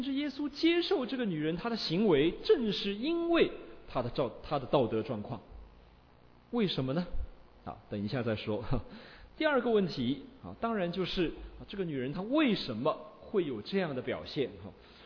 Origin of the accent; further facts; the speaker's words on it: China; 比我们中国人更多些